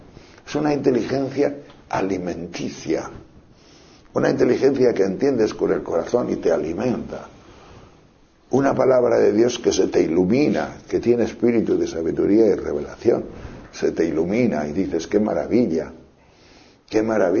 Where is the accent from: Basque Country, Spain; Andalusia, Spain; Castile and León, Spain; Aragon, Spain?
Castile and León, Spain; León; no sé por aquí, pero por mi tierra de León